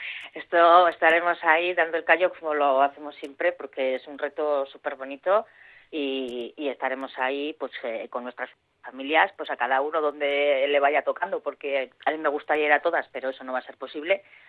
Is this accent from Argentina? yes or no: no; Basauri, Basque Country, Spain; yo soy de Basauri todavía, mi pueblo maravilloso que nos ha ayudado y nos sigue ayudando muchísimo